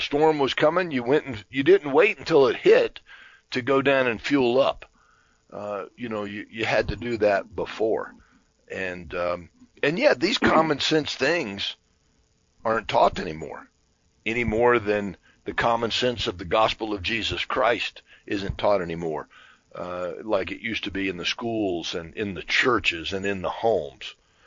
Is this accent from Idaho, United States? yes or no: no; Florida, United States; growing up in Florida, I was not taught that, you know, because it didn't apply.